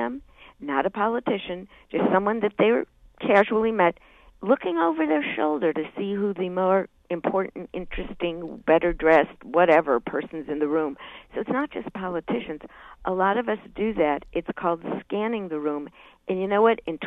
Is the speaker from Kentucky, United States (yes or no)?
no; Chicago, Illinois, United States; First, growing up in Chicago, where working a room was, I think, after Mama and Papa, that was the, no, I didn't really learn that right away.